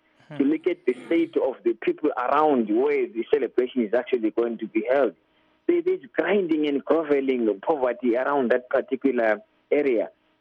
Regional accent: Bulawayo, Zimbabwe; I'm from Bulawayo, but I hail from Matabeleland South.

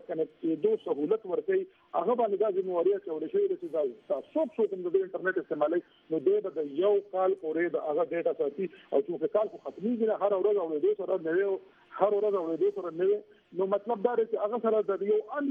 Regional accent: Pakistan; یقینا موږ د پاکستان عوام یو، محب وطن عوام یو، پاکستان زموږ ملک دی، زموږ کور دی،

